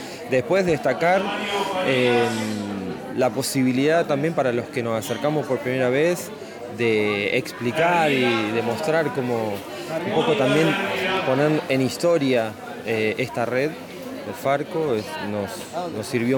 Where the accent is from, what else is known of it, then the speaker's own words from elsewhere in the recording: San Pedro, Buenos Aires Province, Argentina; vengo de la ciudad de San Pedro, al norte de la provincia de Buenos Aires.